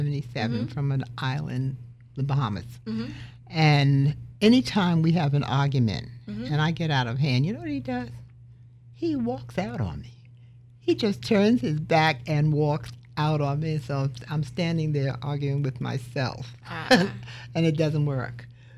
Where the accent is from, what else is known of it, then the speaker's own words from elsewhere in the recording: New York City, New York, United States; I was born in Bellevue Hospital, and I lived in Harlem for the younger part of my life. And then we moved to Queens.